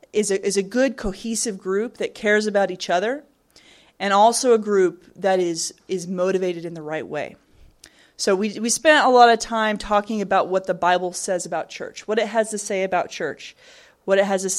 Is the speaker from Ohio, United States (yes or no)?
no; Arizona, United States; And I'm from Arizona, and I had never actually been to South Carolina before I came out here.